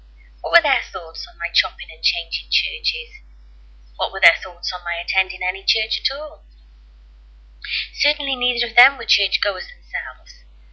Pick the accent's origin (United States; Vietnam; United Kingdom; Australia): United Kingdom; Wales; Unavoidable, I'm afraid. We are Welsh.